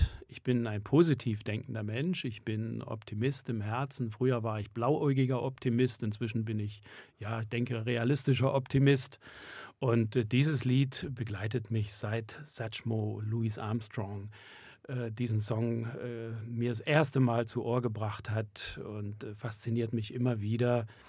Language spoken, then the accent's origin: German; Saxony, Germany; Wenn jemand in einem Dorf in Mecklenburg-Vorpommern oder Sachsen oder im Erzgebirge, meiner Heimat, ein Nostalgie-Museum einrichtet